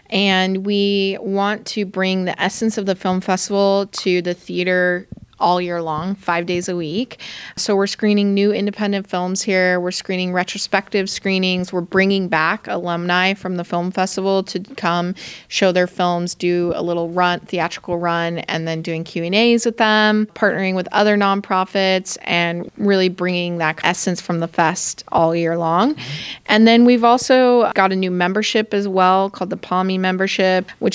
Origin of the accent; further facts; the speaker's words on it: Templeton, California, United States; Growing up in Templeton in a really small community, it was a really important place for me.